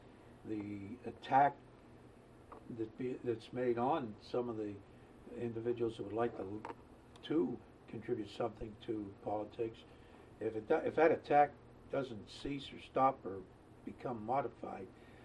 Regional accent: Pittsburgh, Pennsylvania, United States; When I grew up in Pittsburgh, we had a population of 750,000.

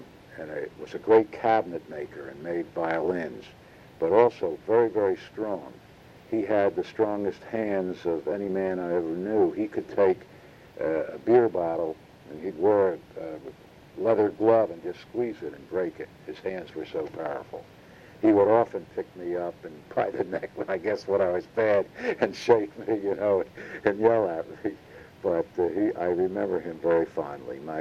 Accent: Philadelphia, Pennsylvania, United States; In Philadelphia was our growing up in Oak Lane, North Philadelphia. We had moved from West Philadelphia.

